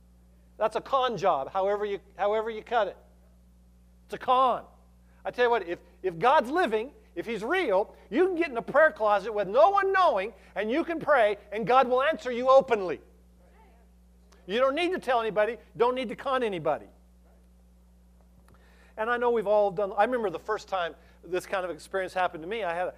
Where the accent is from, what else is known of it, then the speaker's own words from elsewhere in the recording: Longmont, Colorado, United States; I mean, I was from Longmont. Hawaiian shirts back in the 70s?